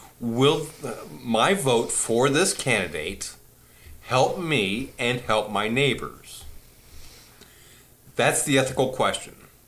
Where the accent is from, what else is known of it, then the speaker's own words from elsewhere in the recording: Minnesota, United States; I was growing up in Minnesota